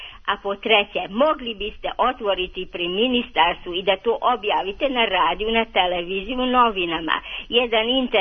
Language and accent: Serbian; Subotica, Vojvodina, Serbia; now in Palić, Serbia; sa Palića i nastavno sam rodom iz Subotice, tu sam samo 30. godina.